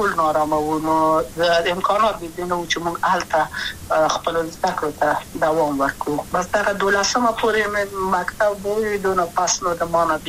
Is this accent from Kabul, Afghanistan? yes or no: yes; Kabul, Afghanistan; also born or lived in Wardak; زه خو اصلا د وردګو ولایت یم، د پلار مې د وردګو ولایت ته خلګان سره کې د لید کابل په تخت پل سیمه کې یم او لویا شویم کابل کې